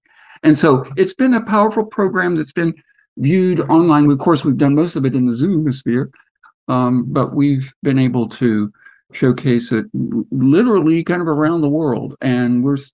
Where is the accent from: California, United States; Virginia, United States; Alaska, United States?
Virginia, United States; I grew up in Central Virginia, and though I didn't live in the rural setting, more of a suburban setting, I loved visiting.